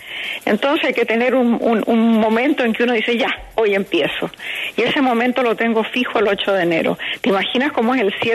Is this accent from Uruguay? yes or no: no; Chile; moved away as an adult; also born or lived in Venezuela; Yo salí de Chile, fui a Venezuela después del golpe militar en Chile, y en Venezuela no encontré trabajo como periodista en ninguna parte.